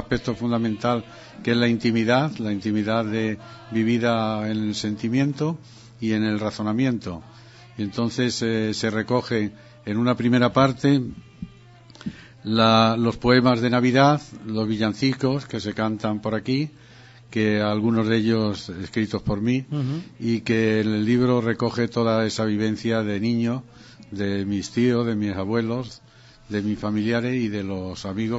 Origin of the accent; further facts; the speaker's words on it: Guareña, Extremadura, Spain; y oyentes de mi pueblo desde que nací.